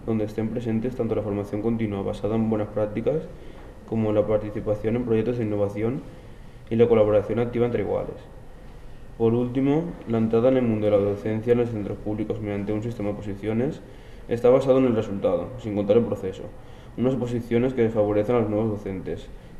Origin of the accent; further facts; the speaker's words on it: Valencia, Valencian Community, Spain; de Valencia, y futuro docente.